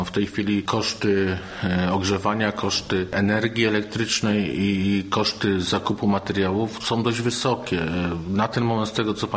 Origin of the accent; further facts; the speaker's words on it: Wieluń, Łódź Voivodeship, Poland; mamy ten oddział już tutaj u siebie w Wieluniu